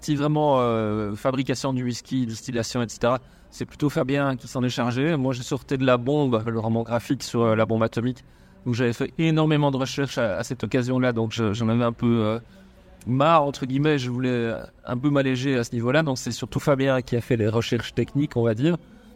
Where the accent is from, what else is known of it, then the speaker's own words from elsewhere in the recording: Brussels, Belgium; Moi, je suis bruxellois.